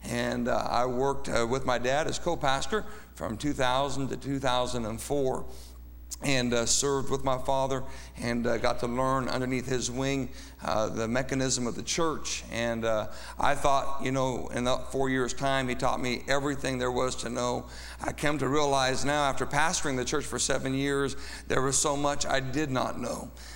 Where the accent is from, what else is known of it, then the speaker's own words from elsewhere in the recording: Colorado Springs, Colorado, United States; He was mentioning that we're from Colorado Springs, Colorado.